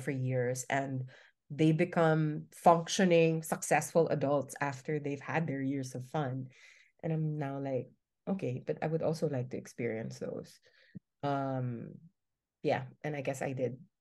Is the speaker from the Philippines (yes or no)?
yes; Philippines; I'm from the Philippines.